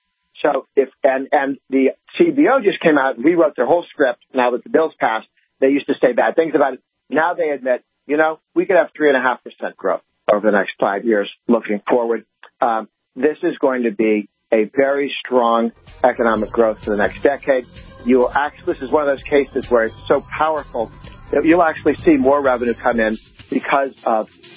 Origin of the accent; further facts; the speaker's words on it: Massachusetts, United States; I'm from Massachusetts, so I'm used to my senators doing what the left-wing leadership tells them to.